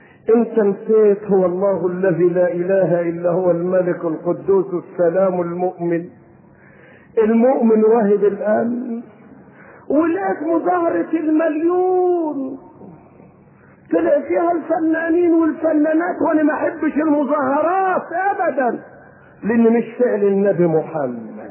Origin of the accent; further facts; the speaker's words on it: Egypt; اللهم امن بلدنا مصر وامن